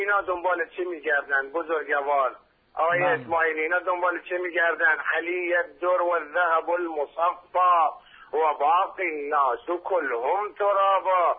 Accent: Lorestan, Iran; منتها بچه لرستانم. اصلاً به حضورتون که و فاخرم، واقعا مفتخرم که تو لرستان ما سنی نداریم، همه شیعن.

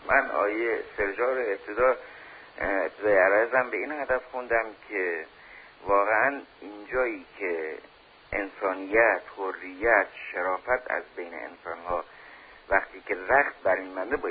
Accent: Bushehr, Iran; من اهل بوشهرم

